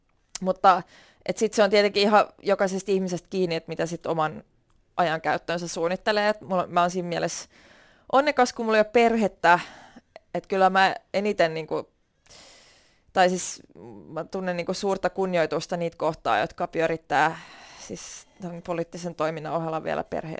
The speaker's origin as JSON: {"language": "Finnish", "town": "Turku", "region": "Southwest Finland", "country": "Finland", "tie": "born or raised there", "said": "mä olen sellainen tyypillinen turkulainen, joka on syntynyt täällä ja sitten ei ole lähtenyt ikinä mihinkään."}